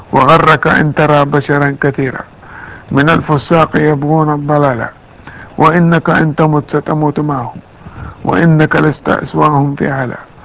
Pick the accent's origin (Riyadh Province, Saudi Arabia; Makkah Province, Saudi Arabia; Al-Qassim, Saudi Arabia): Makkah Province, Saudi Arabia; Jeddah; كنت منتقل من المرحلة المتوسط عندنا في جدة السعودية إلى المرحلة الثانوية أولى ثانوي.